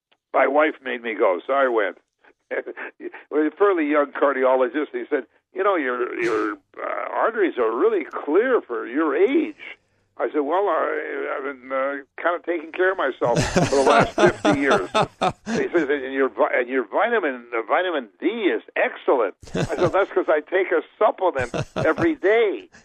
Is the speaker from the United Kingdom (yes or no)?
no; Canada; I grew up in Canada, pretty cold climate.